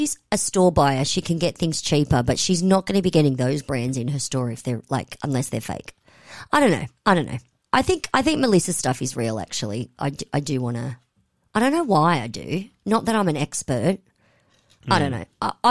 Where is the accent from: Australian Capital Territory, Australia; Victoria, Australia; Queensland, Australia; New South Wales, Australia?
New South Wales, Australia; Wollongong; Oh, yeah, peeps, we're from Wollongong.